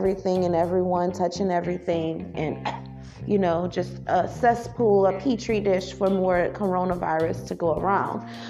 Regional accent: New Orleans, Louisiana, United States; not just because I'm from Louisiana, I'm from New Orleans, you know

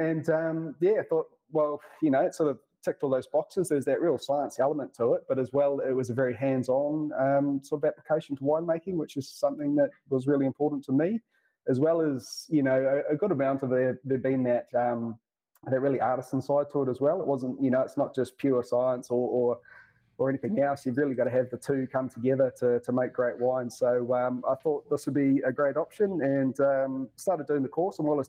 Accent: Whangamata, Waikato, New Zealand; moved away; I am originally from New Zealand, so a little town called Whangamata, which no one would have heard of. It's okay. It's a little beach town of the Coromandel Peninsula in the North Island there.

